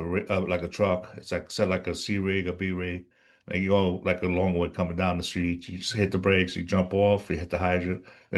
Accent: Westbury, New York, United States; born there; I was born in Westbury, Long Island, at Meadowbrook Hospital. Now it's Medical Center, but it was Meadowbrook at the time.

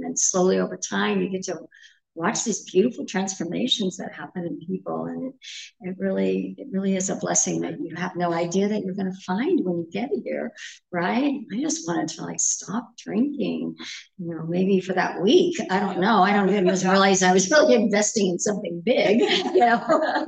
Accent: California, United States; I grew up in California, state of California. I did not grow up in California like we know it. I grew up out in the Mojave Desert. I grew up on a naval base out there.

